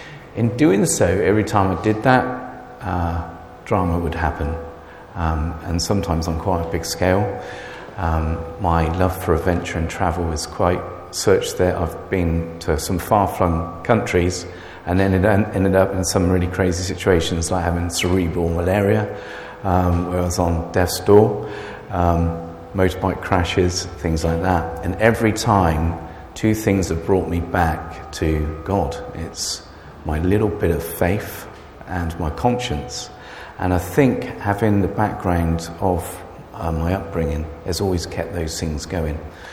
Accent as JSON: {"language": "English", "region": "South West England", "country": "United Kingdom", "tie": "born or raised there", "said": "I'm born and bred in Wiltshire from a farming family, quite a big family. And I was born and bred into a Baptist chapel."}